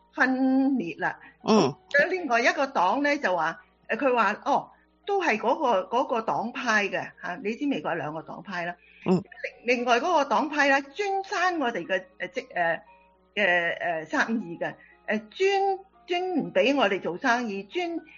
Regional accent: China; 譬如我哋中國人啦，或者菲律賓人啊

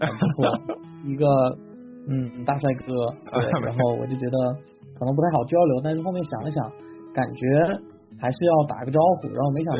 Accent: Xiamen, Fujian, China; now in Seattle, United States; 然后我来自中国福建厦门。对，然后来到西雅图呢

